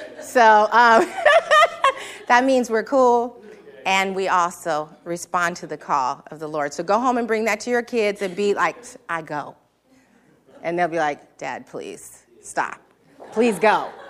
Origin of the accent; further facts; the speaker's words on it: San Francisco, California, United States; I grew up in San Francisco. I know poverty. I know the streets